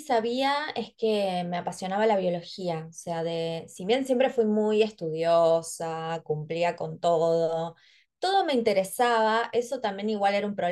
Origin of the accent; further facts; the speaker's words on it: Patagonia, Argentina; somos patagónicas, nací en la Patagonia Argentina, con un río muy cerca, entonces la verdad es que toda mi infancia pude disfrutar muchísimo de la naturaleza